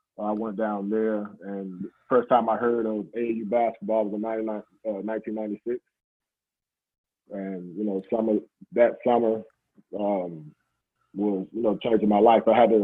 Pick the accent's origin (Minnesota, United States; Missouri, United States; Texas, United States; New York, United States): Texas, United States; San Antonio; also born or lived in Dallas; You know, I'm from San Antonio. I lived in Dallas a long time, so via Dallas as well.